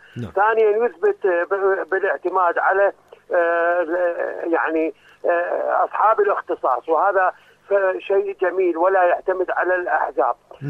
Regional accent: Iraq; يعني أنا كمواطن عراقي أستطيع أن أتحفز إلى انتخابات أخرى

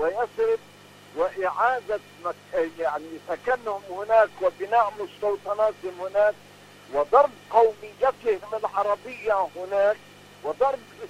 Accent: Palestine; لذلك نحن كفلسطينيين لسنا متفردين إلى العمل بهذا الكلام. نحن الفلسطينيين نتشبث بأرضنا على قدر الإمكان.

